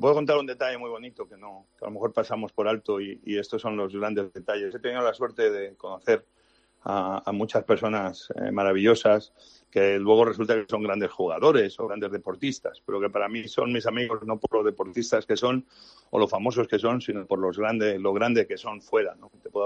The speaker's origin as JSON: {"language": "Spanish", "region": "Catalonia", "country": "Spain", "tie": "born or raised there", "also_born_or_lived": "Asturias", "said": "Yo crecí en Cataluña. Yo mi edad de niño adulta la viví aprendiendo catalán y viviendo en una Cataluña maravillosa"}